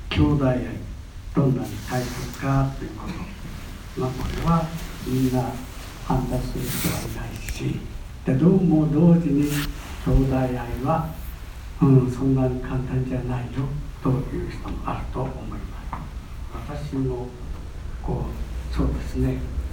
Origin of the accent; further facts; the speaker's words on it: Kure, Hiroshima, Japan; now in Tokyo, Japan; 私は、まあ漁師町で育ったんですね。広島県呉の、長浜という漁師町というのはね、そんな柄のいいところじゃないんです。ヤクザの生産地のそんなんですね。